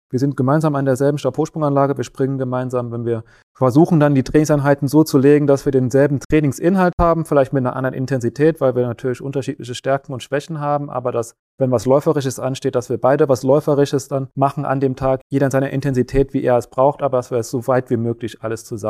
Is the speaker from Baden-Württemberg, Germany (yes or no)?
no; Zweibrücken, Rhineland-Palatinate, Germany; Mein Haupttrainingsort ist tatsächlich Zweibrücken, wo ich aufgewachsen bin, groß geworden bin. Da ist auch mein Heimatverein.